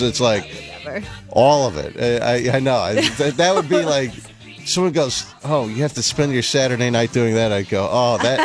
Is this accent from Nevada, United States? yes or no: yes; Las Vegas, Nevada, United States; I remember growing up in Vegas, you'd be somewhere and you'd see like these people dressed really weird at like 1 a.m.